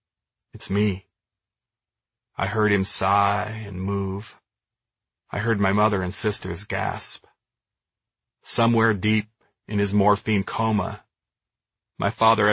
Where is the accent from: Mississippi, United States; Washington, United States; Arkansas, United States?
Washington, United States; Spokane; born there; In 1966, I was born in Sacred Heart Hospital in Spokane.